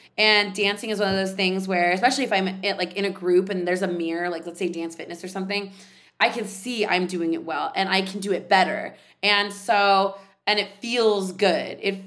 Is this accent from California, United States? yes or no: yes; San Jose, California, United States; I grew up in San Jose, California.